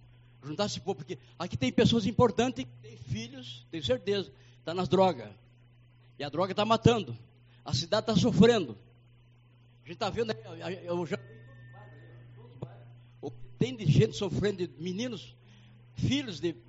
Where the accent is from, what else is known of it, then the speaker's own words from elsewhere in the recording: São Paulo, Brazil; now in Uruguaiana, Brazil; Eu sou pastor aqui da cidade de Uruguaiana, sou paulista, mas já estou já há 14 anos aqui.